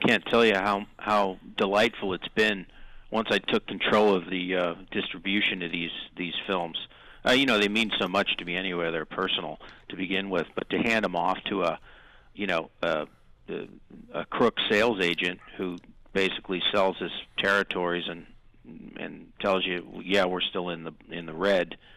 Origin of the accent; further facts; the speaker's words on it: Pennsylvania, United States; Well, I'm, you know, that's where I'm from. That's my hometown.